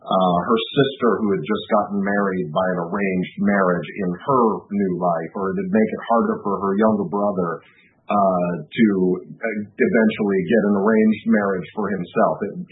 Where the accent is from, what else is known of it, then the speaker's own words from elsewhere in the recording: Iowa City, Iowa, United States; we applied to graduate schools in my hometown, which is Iowa City, Iowa.